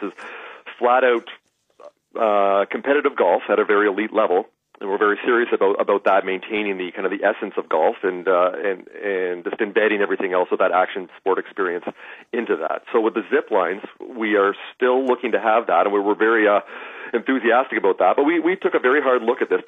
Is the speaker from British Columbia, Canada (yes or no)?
yes; Vancouver, British Columbia, Canada; we're from Vancouver, even though we spend most of our time in the States these days